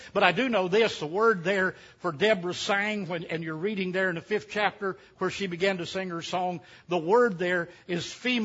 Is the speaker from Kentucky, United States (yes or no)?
yes; Kentucky, United States; I'm from Kentucky, where arguably the greatest heavyweight boxer ever came out of Louisville.